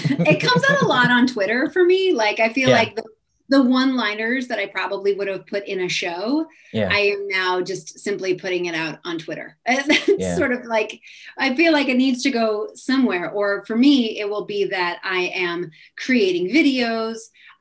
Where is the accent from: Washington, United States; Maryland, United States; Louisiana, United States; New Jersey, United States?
New Jersey, United States; So I grew up in New Jersey. I live in New Jersey now.